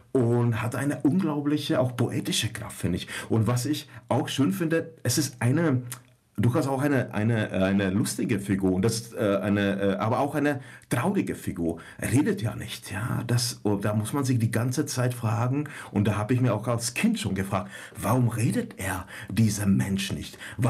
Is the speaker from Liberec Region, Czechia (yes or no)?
yes; Liberec Region, Czechia; German is a second language; im böhmischen Paradies in Český Raj, so heißt die Gegend, wo ich herkomme, in der Nähe von Lomnice nad Popelkou.